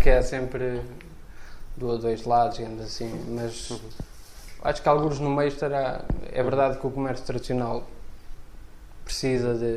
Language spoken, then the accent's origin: Portuguese; Santa Maria da Feira, Aveiro, Portugal; now in Porto, Portugal; eu não sou do Porto, sou do concelho da Feira, mas já quase a Gaia, mas ainda Feira.